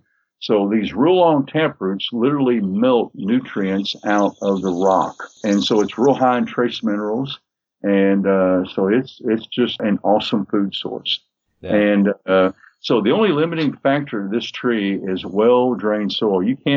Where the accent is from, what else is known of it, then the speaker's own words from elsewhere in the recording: Missouri, United States; I grew up in the Boot Hill.